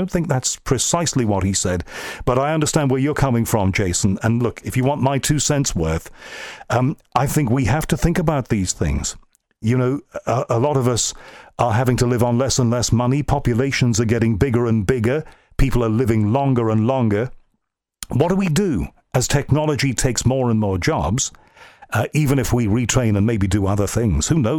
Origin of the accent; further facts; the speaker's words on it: Liverpool, North West England, United Kingdom; born there; accent: Scouse; And you like it when I do my Scouse accent, which, of course, comes from the city of my birth, and I'm very, very proud of it, Liverpool, you know, and a lot of my relatives, you know, talk a little bit like that, you know, and that's our accent.